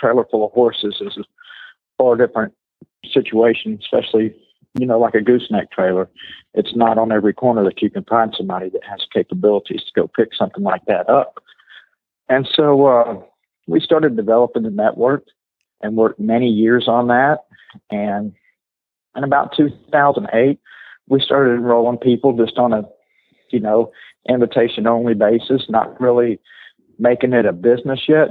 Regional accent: Fort Worth, Texas, United States; Well, I grew up around Fort Worth, Texas, and I come from a long line of horse trainers and rodeo athletes

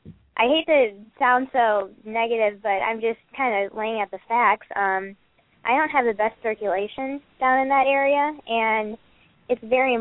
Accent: Marinette, Wisconsin, United States; And I'm actually back up in my hometown, Marinette, Wisconsin, and I have, you know, a string of my old horses

